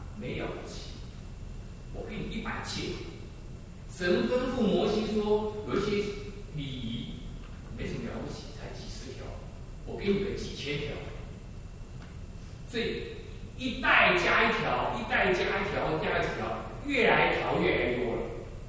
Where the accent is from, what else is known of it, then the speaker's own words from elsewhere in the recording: China; 我们中国人号称有5000年的悠久的文化，可是事实上我们中国人有5000年的传统